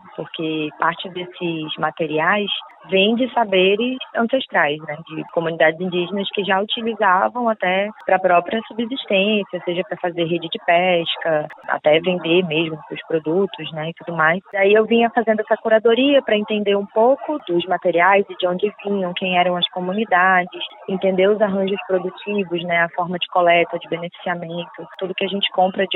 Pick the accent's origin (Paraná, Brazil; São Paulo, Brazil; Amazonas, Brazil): Amazonas, Brazil; Manaus; born there; Nasci em Manaus, Amazonas.